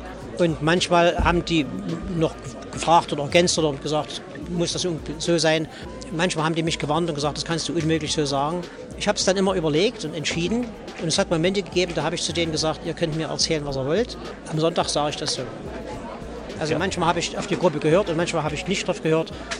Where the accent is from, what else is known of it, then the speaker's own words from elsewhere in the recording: East Germany, Germany; Wir sind im Osten aufgewachsen